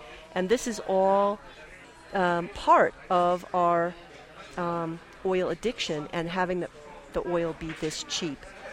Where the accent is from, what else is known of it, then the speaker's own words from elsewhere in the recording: Alaska, United States; In my home state, Alaska, we already have climate refugees.